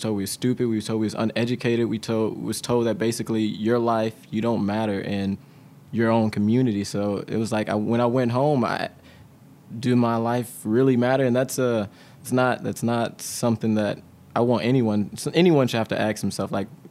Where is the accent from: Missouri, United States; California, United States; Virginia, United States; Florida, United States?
Missouri, United States; St. Louis; I was born and raised here in St. Louis. I lived in the city, but I went to school in Parkway